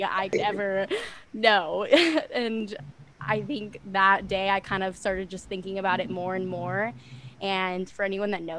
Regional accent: California, United States; I've never lived here before, but, you know, I was from the Bay Area. Niners, my parents were season ticket holders.

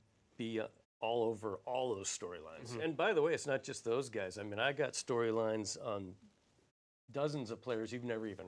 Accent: Arizona, United States; And being that I'm from Arizona

